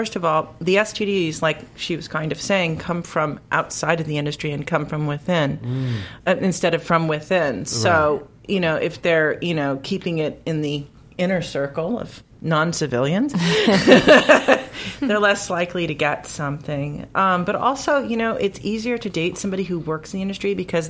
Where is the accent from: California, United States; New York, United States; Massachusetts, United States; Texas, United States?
New York, United States; Queens; No, I'm from New York.